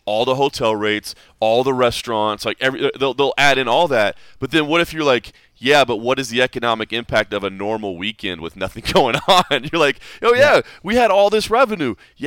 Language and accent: English; Dallas-Fort Worth, Texas, United States; now in Las Vegas, United States; I mean, I grew up in Dallas-Fort Worth. Like, I grew up in a sprawling metroplex where you can drive for hours and you're still there.